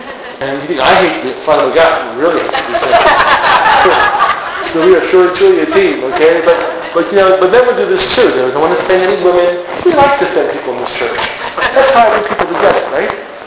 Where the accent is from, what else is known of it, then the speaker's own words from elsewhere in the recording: New York, United States; When we were growing up in New York, and we still do this